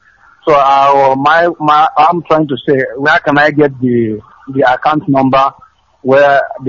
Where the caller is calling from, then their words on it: Mumbai, Maharashtra, India; I'm calling from Mumbai, India.